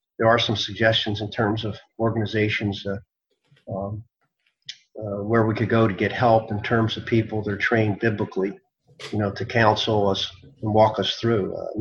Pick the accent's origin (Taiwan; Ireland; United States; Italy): Italy; You know, I come from Italy